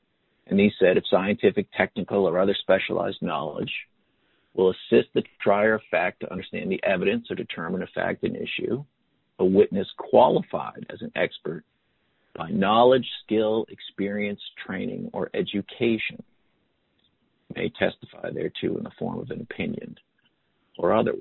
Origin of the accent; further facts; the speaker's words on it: Maryland, United States; not just because I'm from Maryland and practice in Maryland